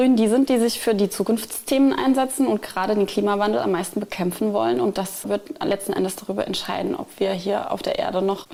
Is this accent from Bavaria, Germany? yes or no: no; Wolfersheim, Saarland, Germany; Also für mich persönlich ist es am schönsten in meinem Heimatort Wolfersheim.